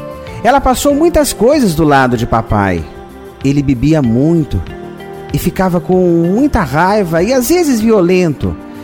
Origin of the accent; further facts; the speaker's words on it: Ubatuba, São Paulo, Brazil; born there; Nasci em Ubatuba. Na época, minha família morava em uma casa sem água e sem luz.